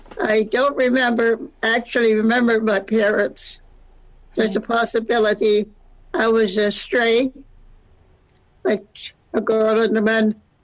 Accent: Sydney, Nova Scotia, Canada; born there; I was born in Sydney, Nova Scotia.

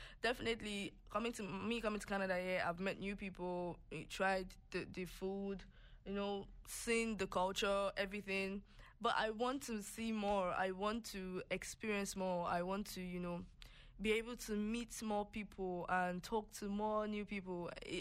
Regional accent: Nigeria; apart from like my home country, which is Nigeria

